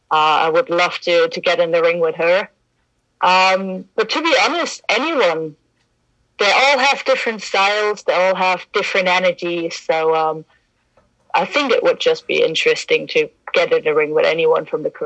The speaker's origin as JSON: {"language": "English", "country": "Germany", "second_language": "English", "moved": "yes", "lives_now": "United Kingdom", "said": "Just to clarify something, I just live in the UK, so I'm actually German, so I'm not English."}